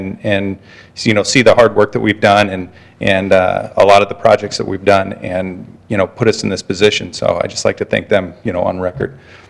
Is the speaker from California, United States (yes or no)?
no; Tacoma, Washington, United States; my background is I grew up in Tacoma, 65th in Yakima, went to St. Anne's and kind of grew up with the city